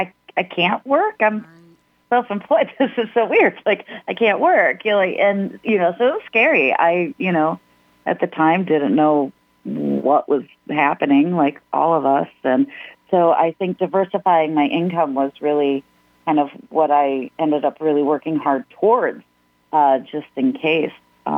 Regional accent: Ypsilanti, Michigan, United States; I've been hanging out in Ypsilanti for like 20-something years. So I'm very happy to be in my hometown.

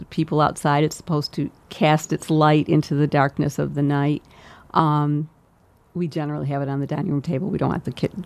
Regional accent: Buffalo, New York, United States; I grew up in Buffalo, New York, and it was the same thing there, and it's the same thing in most cities.

